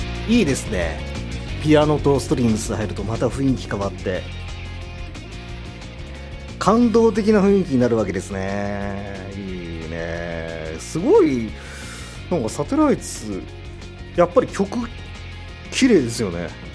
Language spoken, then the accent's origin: Japanese; Nagasaki, Japan; オープニングでもお話しした通り、僕は九州出身で